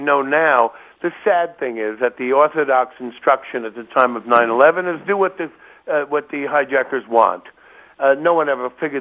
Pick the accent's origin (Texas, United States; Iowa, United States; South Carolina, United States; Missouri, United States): Missouri, United States; St. Louis; I'm from St. Louis. I'm platinum.